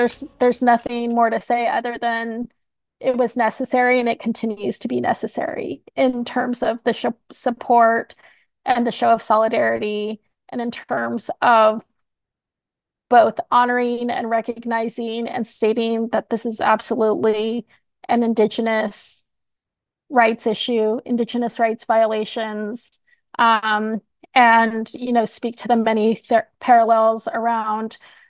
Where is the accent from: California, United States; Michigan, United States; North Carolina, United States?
California, United States; just as we fight against erasure as California Indian peoples, welcoming and joining with our Palestinian relatives